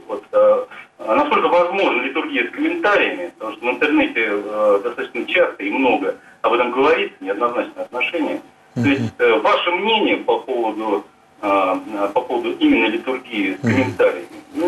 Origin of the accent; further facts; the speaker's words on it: Moscow, Russia; я из Москвы.